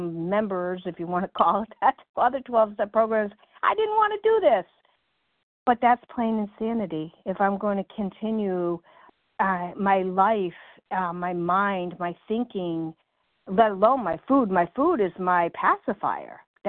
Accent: North Carolina, United States; I'm from North Carolina.

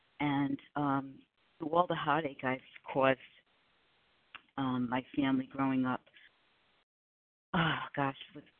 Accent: Rhode Island, United States; I'm originally from Rhode Island, my home, and love my friends in Rhode Island and my family. But I came from a big family

